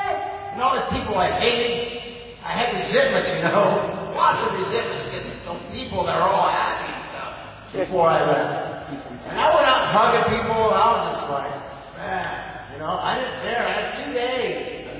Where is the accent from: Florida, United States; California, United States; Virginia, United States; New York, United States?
California, United States; Tulare; I'm from Tulare, not from West Bay, Tulare, California, down there.